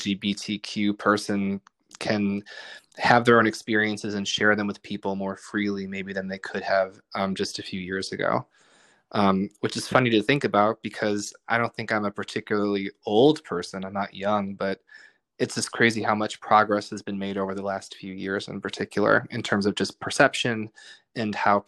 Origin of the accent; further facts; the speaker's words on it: Buffalo, New York, United States; Well, I was born and raised in Buffalo. And my mom's side of the family is Jewish, and I was raised, under the Jewish faith